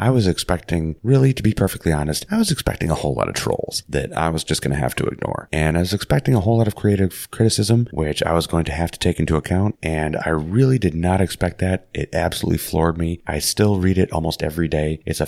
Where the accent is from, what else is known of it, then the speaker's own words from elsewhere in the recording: Minnesota, United States; to all of my Minnesota peeps, for sure, my home state